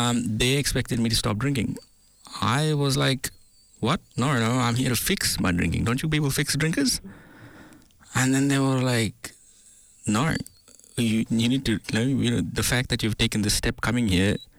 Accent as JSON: {"language": "English", "town": "Bangalore", "region": "Karnataka", "country": "India", "tie": "born or raised there", "said": "growing up in India, in Bangalore, it's also called the city of pubs"}